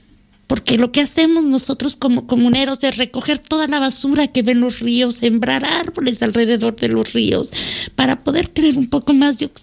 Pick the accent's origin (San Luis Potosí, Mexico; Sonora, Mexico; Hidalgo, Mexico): Hidalgo, Mexico; Vengo del Valle del Mezquital, que está en la zona centro del país